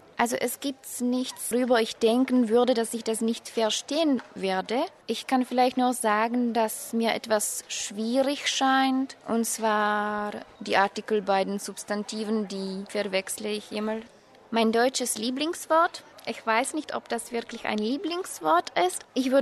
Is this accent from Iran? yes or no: no; Ostrava, Moravian-Silesian Region, Czechia; German is a second language; Ich komme aus der Tschechischen Republik, aus Ostrava. Ich bin 1988 geboren. Ich lerne Deutsch